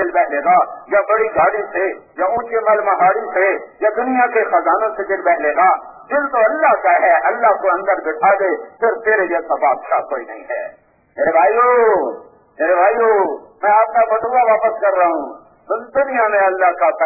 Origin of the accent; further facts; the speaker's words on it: Multan, Punjab, Pakistan; میرا ضلع ملتان ہے، 90 سال کے بعد میرے ضلع میں ایمان آیا ہے اور اسلام آیا ہے۔